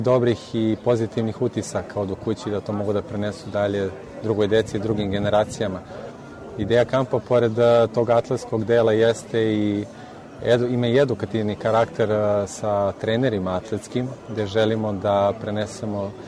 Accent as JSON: {"language": "Serbian", "country": "Serbia", "said": "konkretno ja dolazim iz Srbije"}